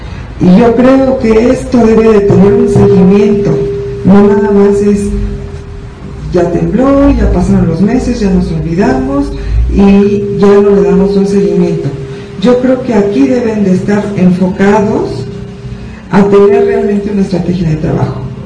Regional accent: Mexico; no cumplía con un deber como ciudadana y como mexicana

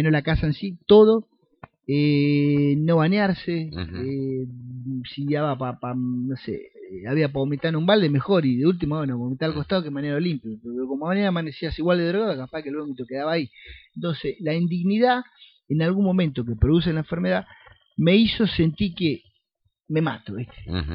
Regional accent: Buenos Aires, Argentina; yo soy de Buenos Aires

